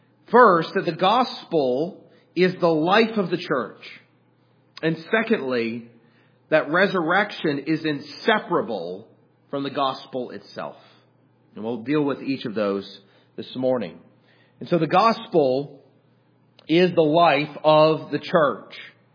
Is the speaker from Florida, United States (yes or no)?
no; California, United States; and I grew up in Southern California, we didn't really do college football.